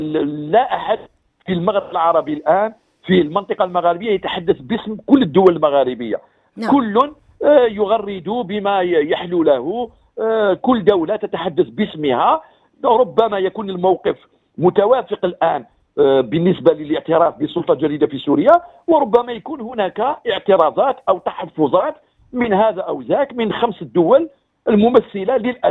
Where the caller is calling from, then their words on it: Algeria; أنا نكلمك من الجزائر